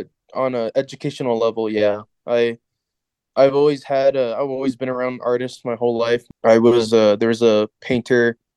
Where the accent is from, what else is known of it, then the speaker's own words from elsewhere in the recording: El Paso, Texas, United States; So I was born here in El Paso, grew up in Northeast Central, bounced around a lot, lived from Northeast Central to sometimes the Lower Valley